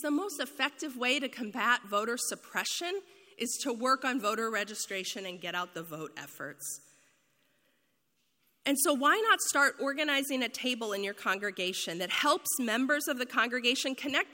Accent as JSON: {"language": "English", "region": "Missouri", "country": "United States", "said": "I'm from Missouri. I've lived all over the country, never in New Hampshire"}